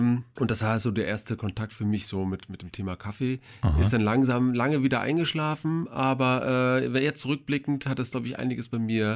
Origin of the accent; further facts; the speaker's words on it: Westerland, Schleswig-Holstein, Germany; Ja, ich bin Sylter, bin hier in Westerland geboren, unweit hier vom Studio an der Norderstraße aufgewachsen.